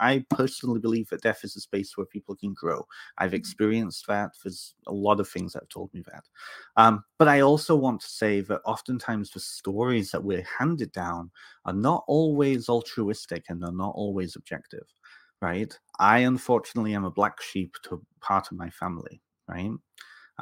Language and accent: English; Canada; I'm growing up in Canada, I get the same thing up here, right?